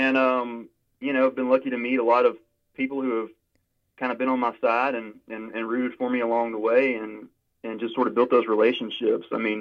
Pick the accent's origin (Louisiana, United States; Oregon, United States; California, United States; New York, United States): Louisiana, United States; I am from Louisiana, awesome. And I still live in Louisiana